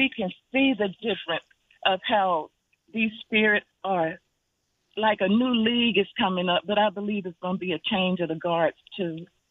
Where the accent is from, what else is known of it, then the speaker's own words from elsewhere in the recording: Harlem, New York, United States; And I remember growing up in Harlem, and they would have shows about how men can impersonate women.